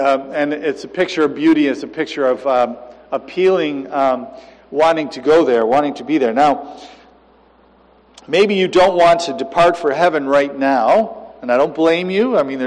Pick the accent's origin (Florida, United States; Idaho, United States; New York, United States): New York, United States; And I said, well, I'm a Yankee from New York, you know.